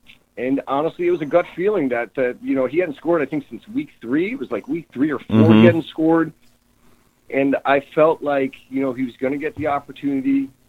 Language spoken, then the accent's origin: English; New York, United States; And for me, I'm originally from New York, so I'm a big New York Giants fan.